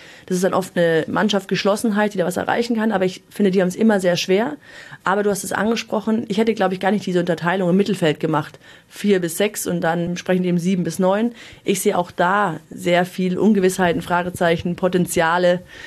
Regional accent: Bavaria, Germany; Ich komme ja aus Münchner Raum

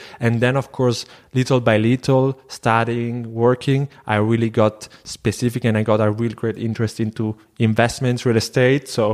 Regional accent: Rome, Lazio, Italy; moved away as an adult; also born or lived in Veneto; I grew up in Rome with my mom, so I've always been in between Rome and the northern part of Italy. And then from Rome, where I ended my high school, journey, I went to Spain directly.

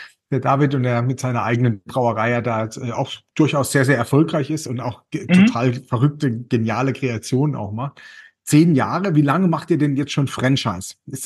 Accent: Bamberg, Bavaria, Germany; in meiner Heimat in Bamberg

